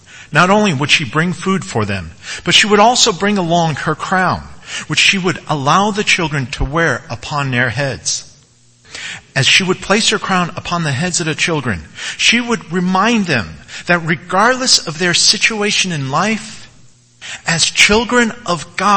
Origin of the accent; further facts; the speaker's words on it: New England, United States; what the Easter seasons were like for me growing up in New England. As a Portuguese American